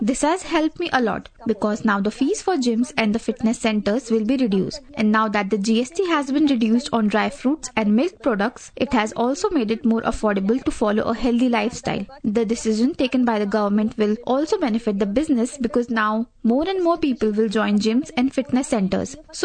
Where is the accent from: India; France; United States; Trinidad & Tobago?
India; Delhi; I am from Delhi.